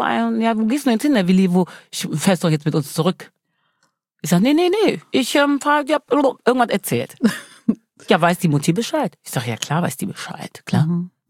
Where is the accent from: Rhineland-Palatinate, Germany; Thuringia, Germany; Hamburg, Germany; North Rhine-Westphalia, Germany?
North Rhine-Westphalia, Germany; Wermelskirchen; ich komme aus Wermskirchen, da war nichts los. Und das ist neben Leverkusen.